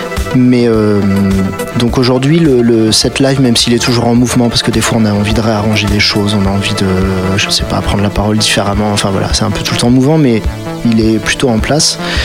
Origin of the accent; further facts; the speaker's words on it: Poitiers, Nouvelle-Aquitaine, France; J'habite à Poitiers, donc je suis de Poitiers.